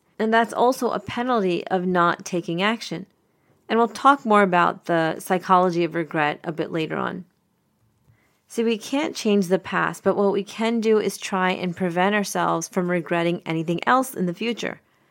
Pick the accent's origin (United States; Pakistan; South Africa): Pakistan; Lahore, Punjab; born there; I was born in Lahore, Pakistan. I think I've mentioned this before.